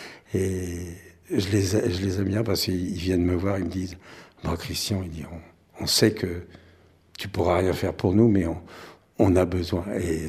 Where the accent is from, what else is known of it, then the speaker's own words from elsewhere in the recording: Centre-Val de Loire, France; also born or lived in Clichy-la-Garenne; Non, je ne suis pas né dans l'Oise, je suis né à Clichy-la-Garenne, à l'hôpital Beaujon. Après, j'ai émigré dans le Berry, dans le centre de la France, dont je suis natif. Mes parents, mes grands-parents. Et puis donc, je suis venu ici en 85.